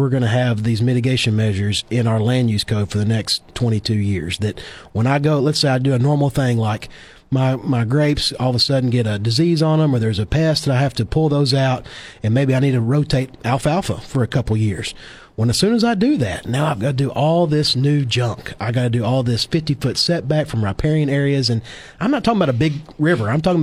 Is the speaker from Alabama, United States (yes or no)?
no; Kentucky, United States; now in San Luis Obispo, United States; So I'm born and raised in Kentucky. My wife, Kaya, is from Slo County. She brought me out here about 4 years ago, and we're married and live in San Luis Obispo now.